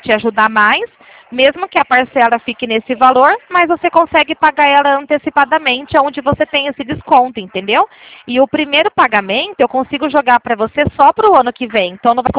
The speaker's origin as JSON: {"language": "Portuguese", "town": "Americana", "region": "São Paulo", "country": "Brazil", "said": "Eu sou aqui da região de Americana, aqui do interior de São Paulo."}